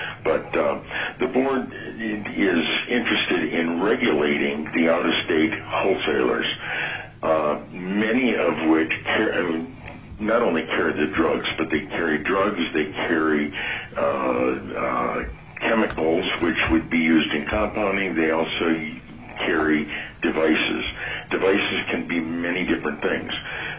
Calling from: North Pole, Alaska, United States; I am I'm a pharmacist in North Pole. I'm calling from North Pole now.

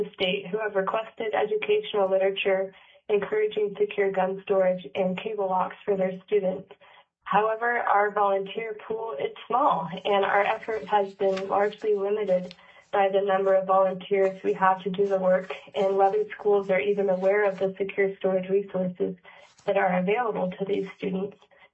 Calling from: Anchorage, Alaska, United States; I am calling from Anchorage

